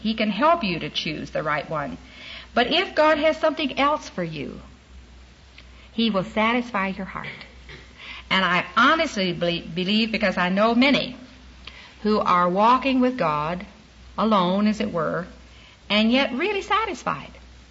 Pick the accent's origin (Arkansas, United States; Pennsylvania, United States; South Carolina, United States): Arkansas, United States; Little Rock; because I grew up in Little Rock. I'm an Arkansas gal, very close neighbor to you from Oklahoma, but grew up there